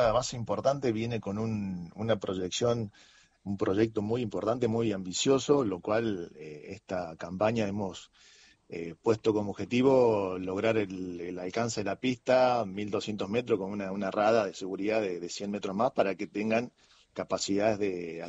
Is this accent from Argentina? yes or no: yes; Argentina; somos argentinos